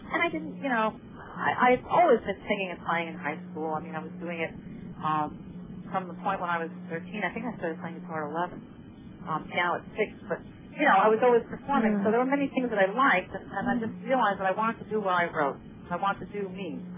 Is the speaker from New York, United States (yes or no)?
yes; Long Island, New York, United States; No, I'm from New York. I was born in Bronxville, New York, actually, and grew up in Long Island, but spent a lot of time in the city